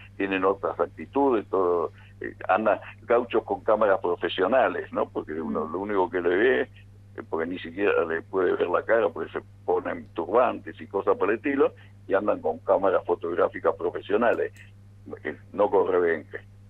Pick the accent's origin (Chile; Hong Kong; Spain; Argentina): Argentina